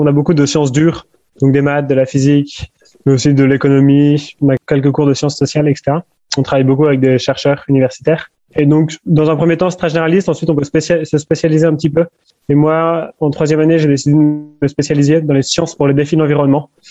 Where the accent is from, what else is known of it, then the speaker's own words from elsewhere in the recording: Angers, Pays de la Loire, France; moi je viens d'Angers à la base. J'ai été à l'école, au collège, au lycée à Angers. J'étais au Sacré-Cœur.